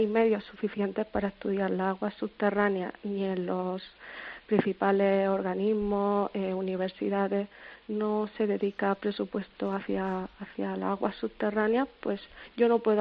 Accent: Region of Murcia, Spain; now in Almería, Spain; yo soy murciana y ahora vivo en Almería

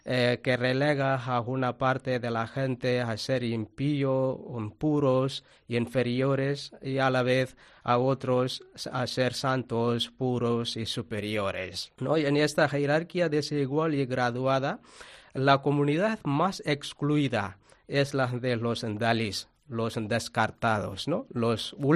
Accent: Tamil Nadu, India; Spanish is a second language

